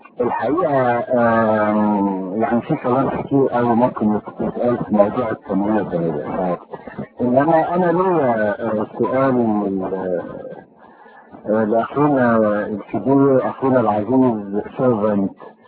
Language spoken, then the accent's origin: Arabic; Egypt; وبالذات بتكلم على بلدنا مصر